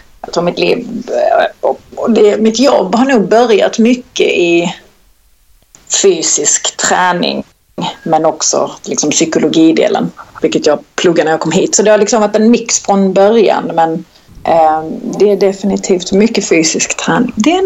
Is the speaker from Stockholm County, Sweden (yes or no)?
no; Kristianstad, Skåne, Sweden; accent: Scanian; jag är född och uppvuxen i Kristianstad.